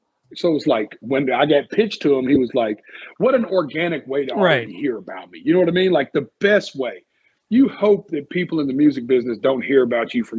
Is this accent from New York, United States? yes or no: no; Nashville, Tennessee, United States; I'm so ingrained in the country culture and I'm so from Nashville, Tennessee that even though people would think I wouldn't belong there, I do.